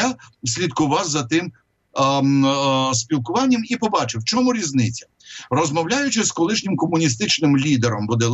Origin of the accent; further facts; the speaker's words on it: Odesa, Odesa Oblast, Ukraine; в місто Одесу, моє рідне місто. Я несамовито донестями люблю своє місто.